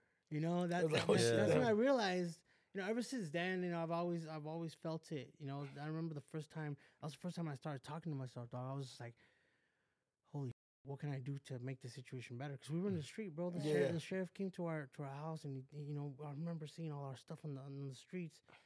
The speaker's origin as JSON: {"language": "English", "town": "West Covina", "region": "California", "country": "United States", "tie": "born or raised there", "said": "I grew up in West Covina."}